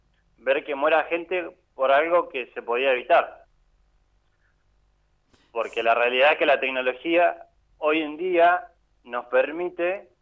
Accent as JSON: {"language": "Spanish", "town": "Santa Rosa", "region": "La Pampa", "country": "Argentina", "said": "Yo soy de Santa Rosa, La Pampa"}